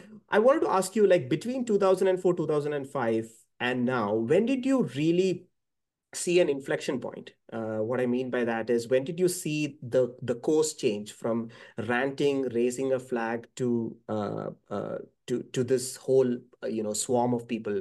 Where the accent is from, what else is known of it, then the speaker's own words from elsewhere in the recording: India; I remember I grew up in India, by the way